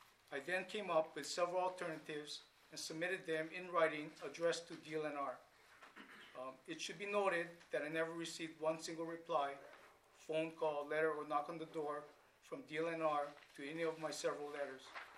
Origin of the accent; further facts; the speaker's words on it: Honolulu, Hawaii, United States; I'm a resident of Honolulu. I grew up in St. Louis Heights. I went to Hokulani Elementary School, played Little League baseball at Kaneohe Park, went to Our Redeemer Lutheran School, St. Louis High School.